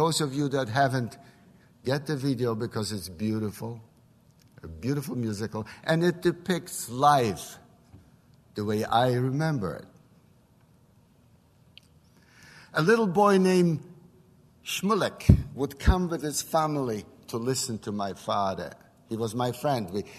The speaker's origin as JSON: {"language": "English", "town": "Skarżysko", "region": "Świętokrzyskie Voivodeship", "country": "Poland", "tie": "born or raised there", "second_language": "English", "moved": "yes", "said": "Let me take you back to my hometown in Skarżysko. There were six of us."}